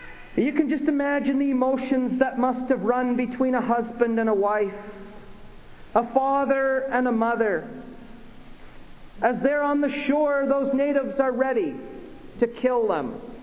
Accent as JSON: {"language": "English", "country": "Canada", "tie": "born or raised there", "said": "When I was growing up in Canada"}